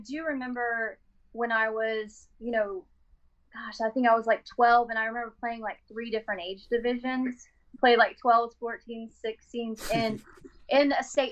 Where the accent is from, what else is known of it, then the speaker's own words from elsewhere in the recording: Oklahoma, United States; For me, I grew up in Oklahoma playing Missouri Valley, and I started playing at 8 years old